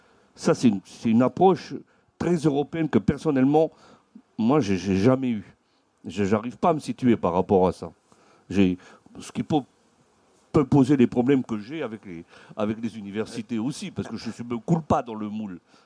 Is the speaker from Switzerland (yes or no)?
no; Nouméa, New Caledonia; moi, je fais partie des clans de la mer chez les Blancs, c'est-à-dire que moi, je suis quelqu'un de Nouméa.